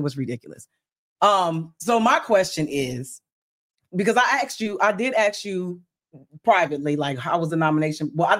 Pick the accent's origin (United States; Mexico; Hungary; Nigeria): United States; Philadelphia, Pennsylvania; I'm from Philly. I will beat y'all ass.